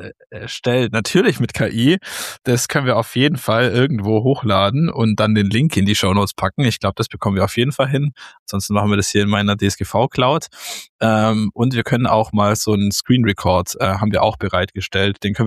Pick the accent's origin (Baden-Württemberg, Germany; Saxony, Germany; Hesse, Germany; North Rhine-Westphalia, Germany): Baden-Württemberg, Germany; vor allem für mich als Schwabe